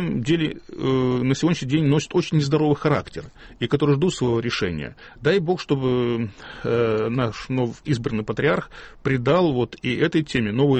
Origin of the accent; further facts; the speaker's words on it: Western Belarus, Belarus; Я сам родился в Западной Белоруссии. И я помню, когда еще маленьким мальчиком, я помню, на каждом перекрестке дорог стояла маленькая часовенька или крест.